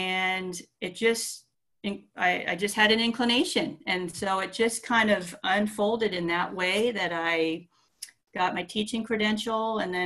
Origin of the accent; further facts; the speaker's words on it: Hawaii, United States; I think if I tell you where I grew up, you'll understand why I ended up here. I grew up in Hawaii.